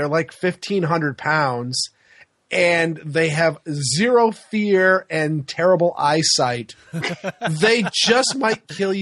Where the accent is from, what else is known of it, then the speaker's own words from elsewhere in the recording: Maine, United States; I'm from Maine. Moose, the big old swamp donkeys.